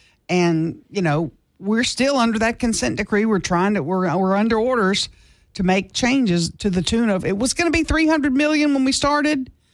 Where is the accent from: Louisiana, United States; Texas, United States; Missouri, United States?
Louisiana, United States; Baton Rouge; now in Shreveport, United States; I came from Baton Rouge where the water's real soft and it tasted good.